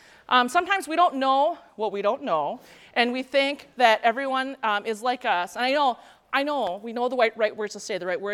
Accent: Minnesota, United States; we ended up back in my hometown. We live right now like by Butterfield, Minnesota. Again, that's just very, very rural.

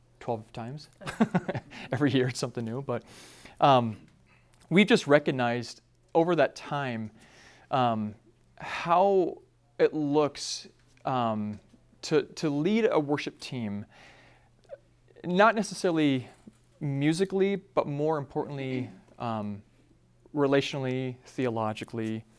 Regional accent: Arizona, United States; now in Cold Spring, United States; I've been in Cold Spring for almost 12 years now. I'm from Arizona, so I don't know.

